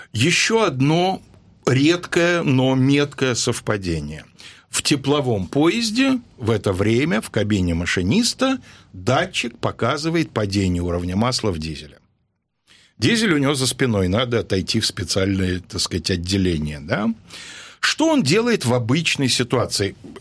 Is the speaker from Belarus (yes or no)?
yes; Belarus; это же Белоруссия. Даже я, внук крестьян, знаю, что в наших краях, а моя родная деревня, в общем, в том же направлении